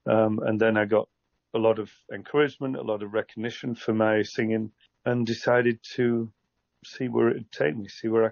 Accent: Fleetwood, North West England, United Kingdom; also born or lived in Blackpool; I was born in Blackpool and I was raised in Fleetwood, just up the coast.

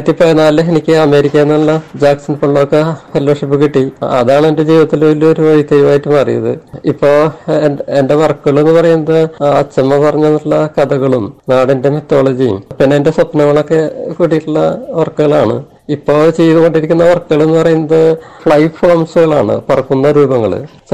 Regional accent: Velur, Kerala, India; ഞാൻ കേരളത്തിലെ തൃശ്ശൂർ ജില്ലയിലെ വേലൂർ സ്ഥലത്താണ് ഞാൻ ജനിച്ചത്. ഞാൻ പഠിച്ചത് വേലൂർ ഹൈസ്കൂളിലാണ്.

